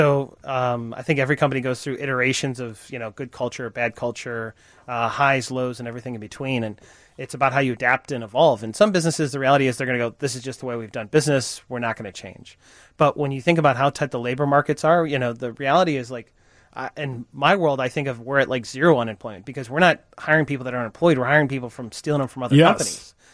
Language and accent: English; Illinois, United States; I grew up in the Chicago suburbs and, you know, tree-lined street, everything that you kind of think of a majestic childhood, if you will.